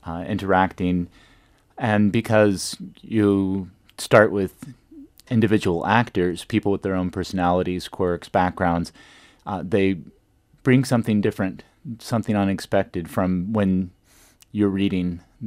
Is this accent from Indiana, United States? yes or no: no; California, United States; now in Sioux City, United States; I grew up in California, actually. I've only lived in Sioux City about 7 years now.